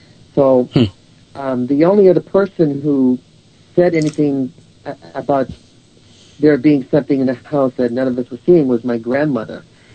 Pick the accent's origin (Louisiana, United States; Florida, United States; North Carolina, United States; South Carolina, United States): Louisiana, United States; New Orleans; moved away as an adult; now in California, United States; I mean, I'm from New Orleans, where I was born, where I was raised. It's where I went to school and finished college before I moved to California.